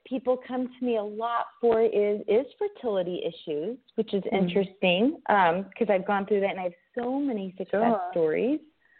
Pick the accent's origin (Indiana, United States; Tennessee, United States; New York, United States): Indiana, United States; Indianapolis; now in Las Vegas, United States; Oh, and a place in my hometown, Indianapolis, Indiana, too.